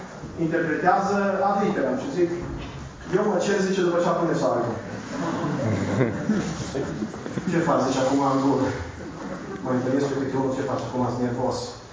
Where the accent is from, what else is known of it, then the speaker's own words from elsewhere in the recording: Transylvania, Romania; Eu sunt ardelean și nu eram obișnuit cu expresia asta.